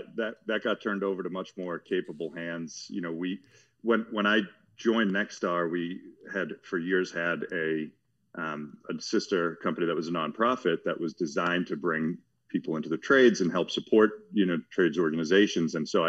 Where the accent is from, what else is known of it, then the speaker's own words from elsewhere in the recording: Watertown, Massachusetts, United States; I am a plumber from Watertown, Massachusetts. I did not know we had a plumbing museum.